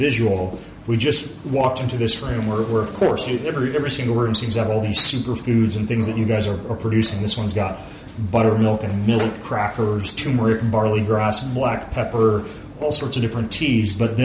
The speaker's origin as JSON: {"language": "English", "country": "United States", "said": "we're all genetically diverse and I'm an American mutt"}